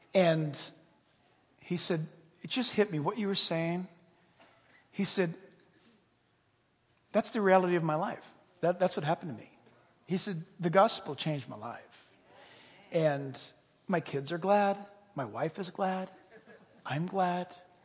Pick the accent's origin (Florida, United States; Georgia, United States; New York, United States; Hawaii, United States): New York, United States; born there; I was born in New York. My family were survivors, and that's just how it was.